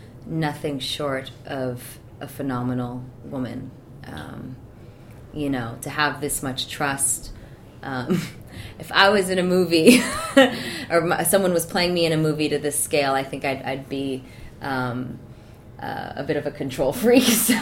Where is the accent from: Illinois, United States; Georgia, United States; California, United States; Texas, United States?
California, United States; Hollywood; I'm from California. I live